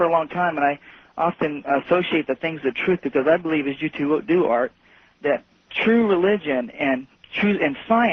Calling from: Miami, Florida, United States; I'm from Miami.

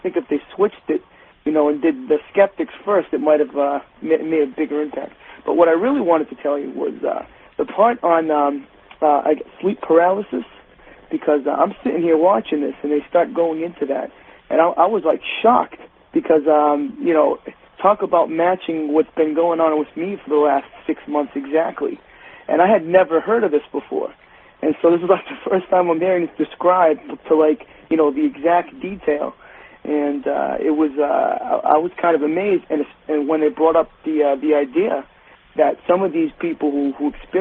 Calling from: Providence, Rhode Island, United States; I'm outside of Providence, Rhode Island.

